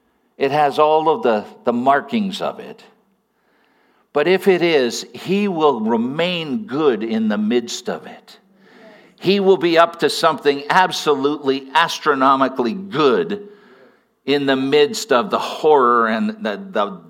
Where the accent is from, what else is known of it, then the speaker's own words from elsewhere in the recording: New Westminster, British Columbia, Canada; I grew up in New Westminster, and New Westminster was kind of a hodgepodge of every, you know, like I went to school, elementary school, secondary school, with people of almost every color.